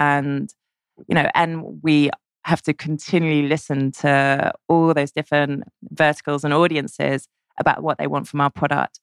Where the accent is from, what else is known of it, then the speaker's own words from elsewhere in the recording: London, United Kingdom; I'm a Londoner born and bred